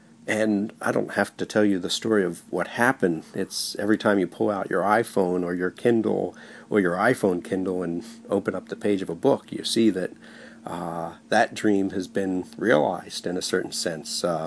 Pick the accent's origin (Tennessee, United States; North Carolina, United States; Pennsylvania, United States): Pennsylvania, United States; Philadelphia; which was happened to be growing up in Philadelphia at Frankfort Avenue and Allegheny Avenue. Oh, Kensington Avenue and Allegheny Avenue.